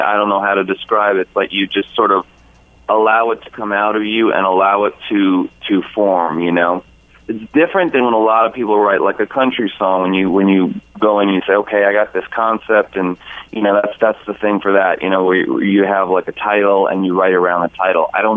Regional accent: New York City, New York, United States; because I grew up in New York City, so I had a lot of that around me too.

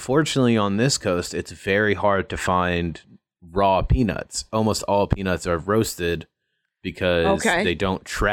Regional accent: Alabama, United States; No, I'm from Alabama, Cleveland? Which also sucks.

